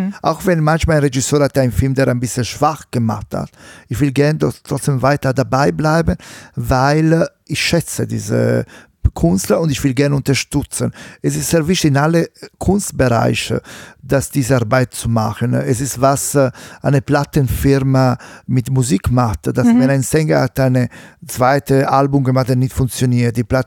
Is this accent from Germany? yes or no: no; Italy; accent: Italian; German is a second language; Auch mit meiner schlechten italienischen Akzent, das ist egal.